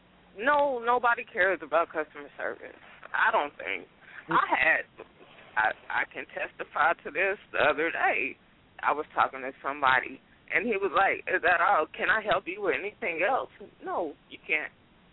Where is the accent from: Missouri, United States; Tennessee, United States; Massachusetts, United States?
Missouri, United States; Kansas City; Well, see, I'm from Missouri, as you know, everybody knows I'm from KC.